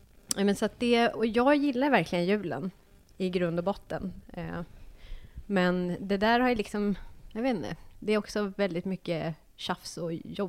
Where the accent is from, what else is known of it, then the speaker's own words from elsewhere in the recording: Stockholm, Stockholm County, Sweden; Jag är från Stockholm.